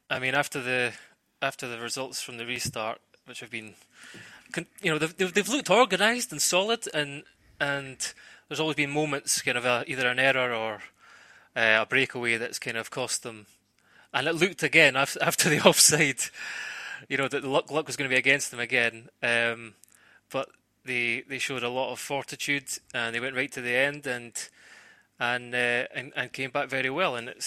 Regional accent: Scotland, United Kingdom; I can say that because I won't say I'm dour, but I'm a Scotsman.

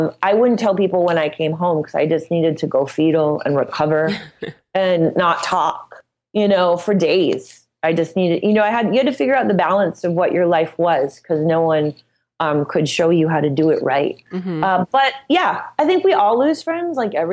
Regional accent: Midwest, United States; you know, I'm from the Midwest, so I'm just kind of no bullshit about everything.

